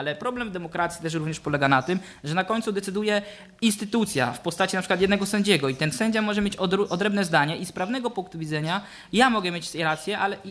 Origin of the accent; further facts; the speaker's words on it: Zielona Góra, Lubusz Voivodeship, Poland; now in Germany; Ja chodziłem do Neuzelle, to jest koło Frankfurtu nad Odrą, z racji tego, że pochodzę z Zielonej Góry.